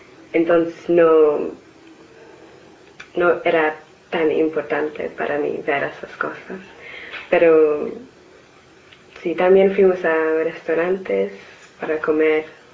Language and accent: Spanish; London, United Kingdom; Spanish is a second language; porque soy de Londres y si estoy en Londres siempre hay muchas cosas a hacer en el centro de Londres.